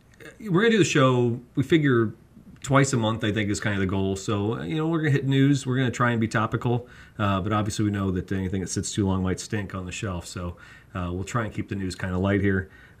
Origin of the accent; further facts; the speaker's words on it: Pekin, Illinois, United States; I am from Pekin area of Illinois.